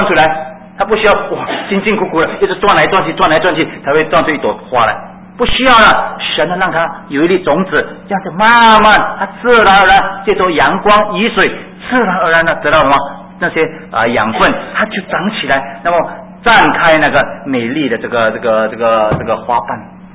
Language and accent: Chinese; Singapore; 那你像我们新加坡人有什么东西？